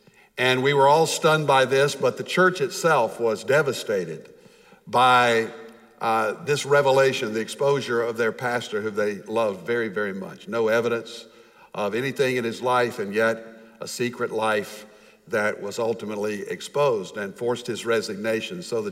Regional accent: Fort Worth, Texas, United States; I grew up in East Fort Worth. As I was driving around Loop 820 today, I came right by my old neighborhood in Hanley, Meadowbrook, Eastern Hills, the east side of Fort Worth.

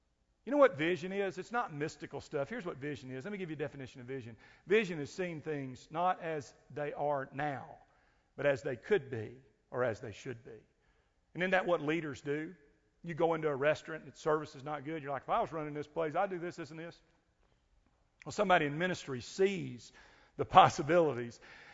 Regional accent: Cleveland, Tennessee, United States; I grew up in Cleveland, Tennessee, world headquarters for the Church of God and the Church of God of Prophecy.

